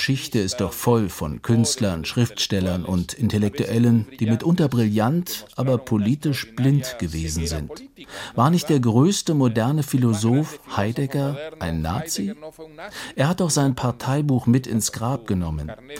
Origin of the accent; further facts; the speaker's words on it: Peru; Aber in meinem Gedächtnis überwiegt die lebhafte Erinnerung an meine Jugend in Peru.